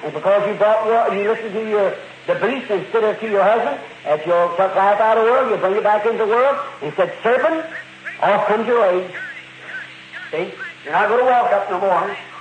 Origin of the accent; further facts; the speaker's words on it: United States; I'm an American. You know I am.